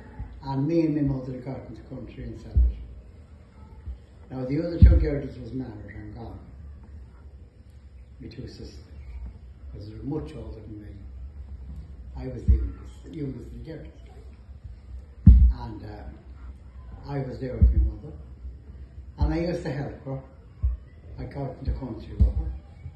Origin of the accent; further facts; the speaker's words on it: Ardee, Leinster, Ireland; born there; I was born in the County Loud, in RD, if you've ever heard of it. In RD Hospital.